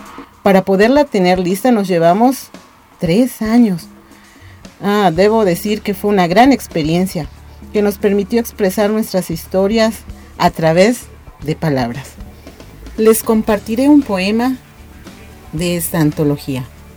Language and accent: Spanish; Xalapa, Veracruz, Mexico; born there; Nací en Jalapa, Veracruz, México.